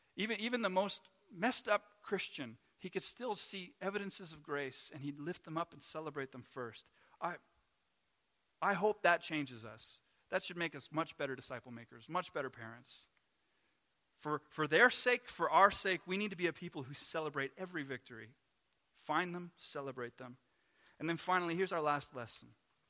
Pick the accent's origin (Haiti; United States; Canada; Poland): Canada; We as Canadians, we don't go very deep. I don't know if that's just a Canadian thing